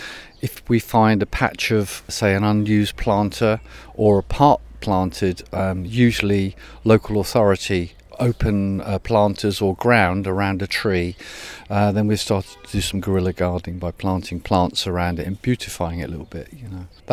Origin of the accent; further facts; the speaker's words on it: Ipswich, East of England, United Kingdom; moved away as an adult; now in London, United Kingdom; I'm originally from Ipswich, lived in London since I was 18, but I've lived in Newham for 30 years.